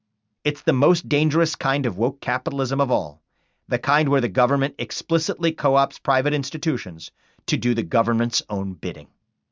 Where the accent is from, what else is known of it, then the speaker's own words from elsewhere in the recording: Ohio, United States; When I was a kid growing up in Ohio, my favorite field trip was the one that we took to Washington, D.C.